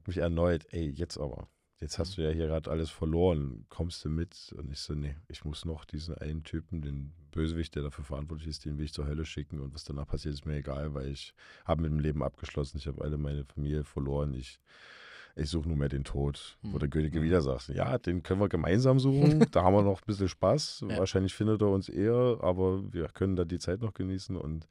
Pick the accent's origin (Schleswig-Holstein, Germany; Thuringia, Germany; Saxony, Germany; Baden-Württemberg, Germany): Saxony, Germany; Scharfenberg; in meinem alten Heimatdorf Scharfenberg gibt es ein Schloss